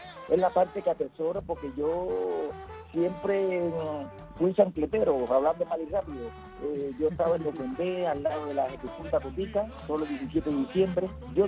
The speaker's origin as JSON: {"language": "Spanish", "country": "Cuba", "said": "nosotros mismos, como cubanos"}